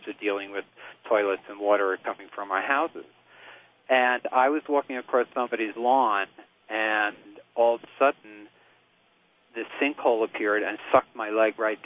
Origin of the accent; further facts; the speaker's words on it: Queens, New York, United States; I think I grew up in Queens in New York City.